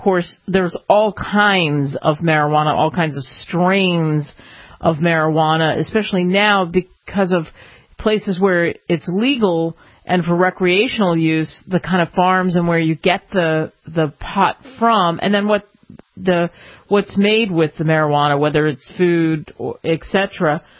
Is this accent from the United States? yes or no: yes; New Jersey, United States; I grew up near the Pine Barrens in New Jersey.